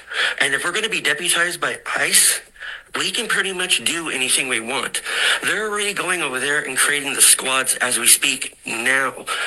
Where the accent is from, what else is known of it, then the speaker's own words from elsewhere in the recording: Seattle, Washington, United States; I'm a bounty hunter by trade. I've been introduced by my agency. I'm from Seattle.